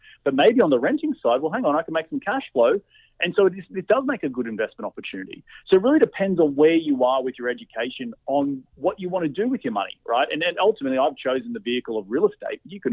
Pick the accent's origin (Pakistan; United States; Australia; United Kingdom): Australia; moved away as an adult; in my case, I moved from Australia, I quit my job. I chased a girl over here, which is now my wife.